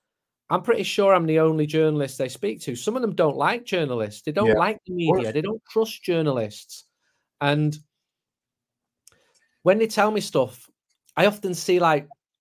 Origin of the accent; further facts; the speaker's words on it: Manchester, North West England, United Kingdom; I spend a lot of time away from Manchester, even though I'm from Manchester.